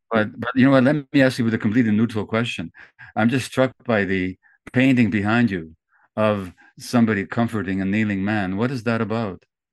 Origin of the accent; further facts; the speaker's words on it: Hungary; now in Canada; going to school here in Canada, and all my classmates were listening to the World Series of Baseball, you know? And I come from Hungary